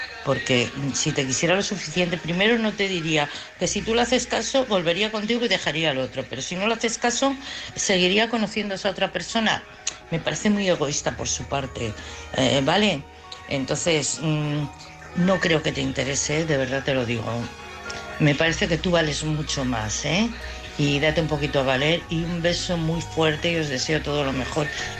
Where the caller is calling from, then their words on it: Madrid, Community of Madrid, Spain; de Madrid.